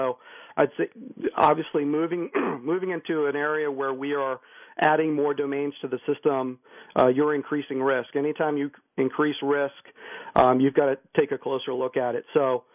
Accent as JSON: {"language": "English", "region": "Virginia", "country": "United States", "said": "I know this week Senator Tim Kaine from my home state of Virginia introduced"}